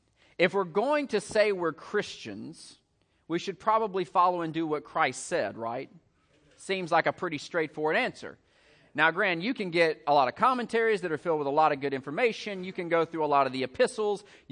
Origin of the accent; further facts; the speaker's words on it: Jasper, Alabama, United States; I'm from Jasper, Alabama.